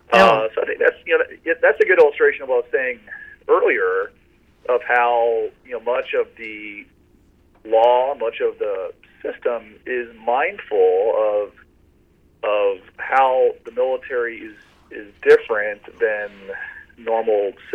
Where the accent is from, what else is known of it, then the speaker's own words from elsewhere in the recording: Winter Park, Florida, United States; You know, like in my hometown of Winter Park, Florida, it's against the law to spit on the sidewalk, right?